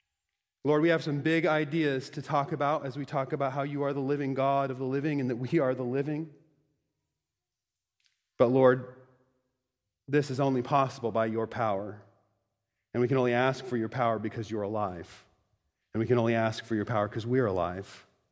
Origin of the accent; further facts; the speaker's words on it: Bellingham, Washington, United States; So I grew up in Bellingham, Washington. A quick synopsis of what Bellingham is like. It's just shy of the Canadian border